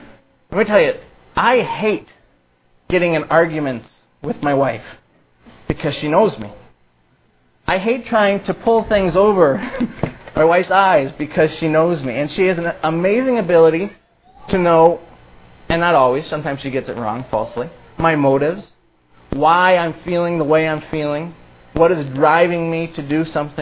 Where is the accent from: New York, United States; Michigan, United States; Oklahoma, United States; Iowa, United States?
Iowa, United States; Dubuque; I was born and raised in Dubuque in a huge family. I ended up marrying another girl from a well-known family in Dubuque.